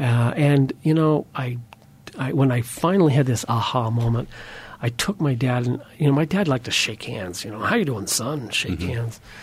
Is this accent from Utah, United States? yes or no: yes; Huntsville, Utah, United States; growing up in a small town, I grew up in Huntsville, Utah, small town